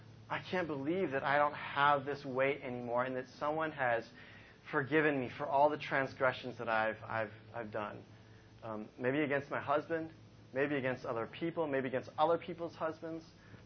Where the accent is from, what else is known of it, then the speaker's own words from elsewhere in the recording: Michigan, United States; You know, it's like I'm from Michigan. You know, I'm not here. This is, I'm not from New York. Okay, we don't do this in Michigan.